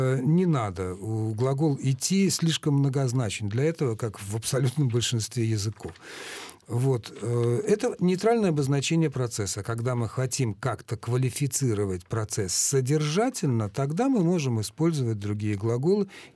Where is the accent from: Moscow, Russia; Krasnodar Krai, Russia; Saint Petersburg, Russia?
Saint Petersburg, Russia; я родился и вырос в Ленинграде, ныне Петербурге.